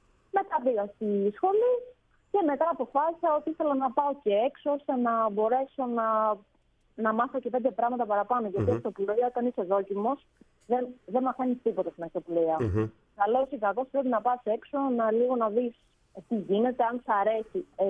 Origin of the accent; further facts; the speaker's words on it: Trikala, Thessaly, Greece; Είμαι από τα Τρίκαλα